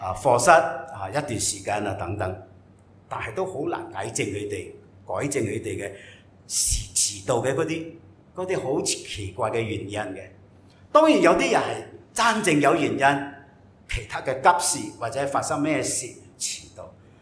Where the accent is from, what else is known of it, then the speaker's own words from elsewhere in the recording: Singapore; 我哋嘅政府曾经想次应呢、这个愿言尽法嚟举律我哋新加坡人一啲行为咧